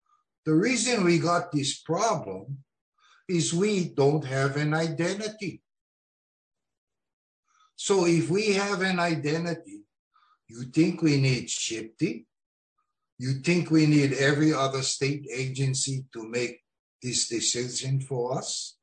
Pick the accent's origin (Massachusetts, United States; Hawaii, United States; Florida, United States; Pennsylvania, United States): Hawaii, United States; Kauai; I'm from Kauai.